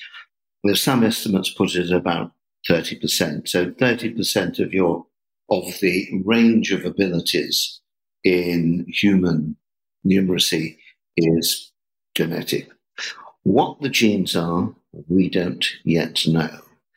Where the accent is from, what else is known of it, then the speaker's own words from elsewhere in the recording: England, United Kingdom; I was brought up in England